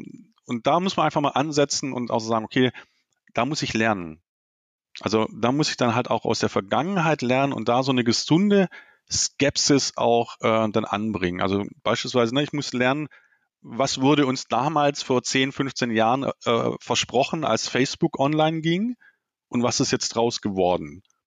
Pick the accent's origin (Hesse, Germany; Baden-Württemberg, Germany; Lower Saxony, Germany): Baden-Württemberg, Germany; born there; als gebürtiger Schwabe